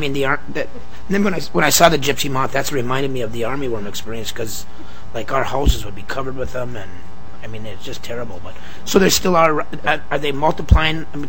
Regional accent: Proctor, Minnesota, United States; now in Brainerd, United States; I grew up in Proctor up in Duluth and moved to Brainerd in 87

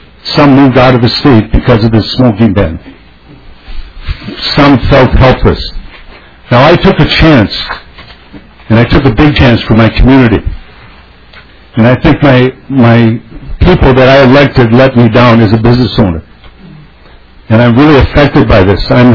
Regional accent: Minneapolis, Minnesota, United States; I came from Northeast to North Minneapolis to buy this bar, which was closed in a community that was run down, that I felt there could be opportunity to advance my community and be a part of the North Side, which I've lived all my life.

